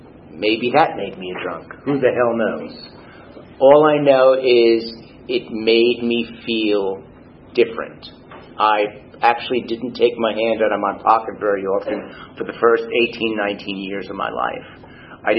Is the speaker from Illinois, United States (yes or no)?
no; Long Island, New York, United States; I was raised on Long Island, which is off, for those of you, it's this funny little fish-shaped place off of New York. I'm one of seven. My mother was Irish and German. My father was Italian